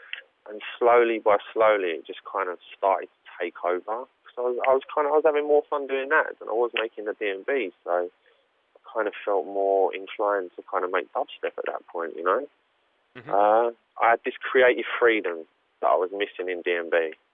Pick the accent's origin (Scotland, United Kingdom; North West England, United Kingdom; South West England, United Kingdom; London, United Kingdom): London, United Kingdom; I come from London in England.